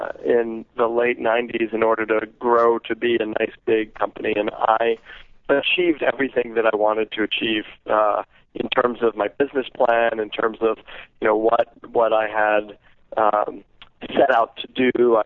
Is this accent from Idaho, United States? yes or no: no; New York City, New York, United States; I'm from New York City. My first car I bought when I was 35 years old.